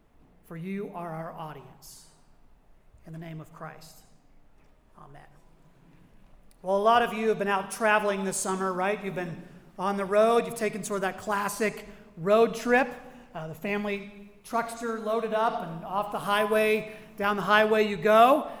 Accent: Pittsburgh, Pennsylvania, United States; Growing up around Pittsburgh, when we would go to the city, you would drive through the Fort Pitt tunnels

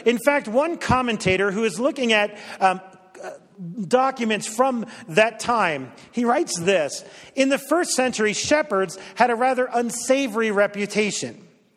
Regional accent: New Jersey, United States; But as I've said, I grew up in New Jersey. I don't know any real cowboys.

